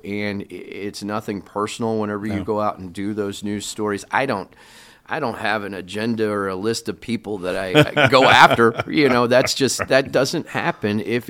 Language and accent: English; Mexico, Missouri, United States; I'll take a minute to brag on Mexico. Grew up here, and I grew up in Audrain County